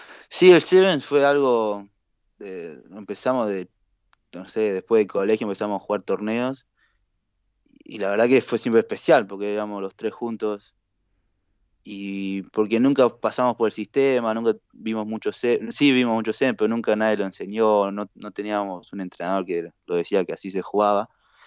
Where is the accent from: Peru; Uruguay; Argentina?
Argentina; Yo soy argentino